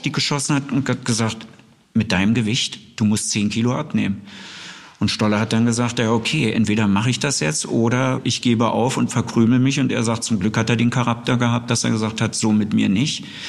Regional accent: Berlin, Germany; Als Berliner Junge habe ich das als selbstverständlich hingenommen.

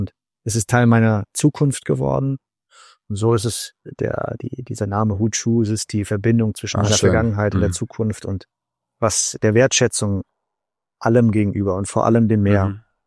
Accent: Rhineland-Palatinate, Germany; Hunsrück, meiner Heimat, meinen Wurzeln, dem Ort, an dem ich alles gelernt habe, was ich so kann, was Handwerk betrifft und was Ehrlichkeit und Handfestigkeit angeht. Und wo, wie gesagt, meine Vergangenheit und meine Wurzeln liegen, wo meine Familie auch immer noch wohnt.

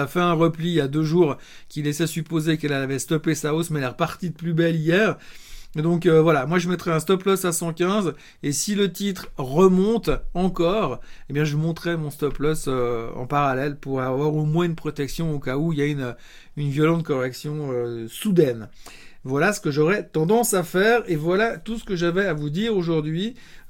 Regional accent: Switzerland; en tant que bon Suisse, j'essaye d'aide aussi de traiter des actions suisses et pas que des actions américaines.

